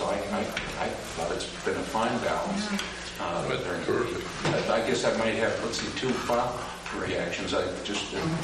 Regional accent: South Dakota, United States; I was just going to share that in my home state, which the terrain is just slightly different in South Dakota

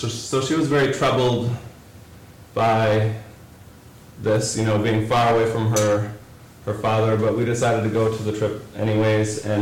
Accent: Oconomowoc, Wisconsin, United States; I finally said, I'm from Oconomowoc, Wisconsin. And she goes, oh, I've been there. And she had actually been to my hometown

